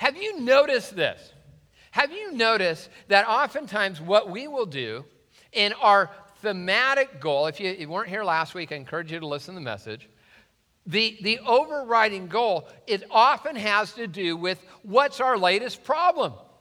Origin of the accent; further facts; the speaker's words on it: Tacoma, Washington, United States; Now, growing up in Tacoma, I was faced with a dilemma. Do I leave them out for cultural acceptance? Or do I get these babies fixed?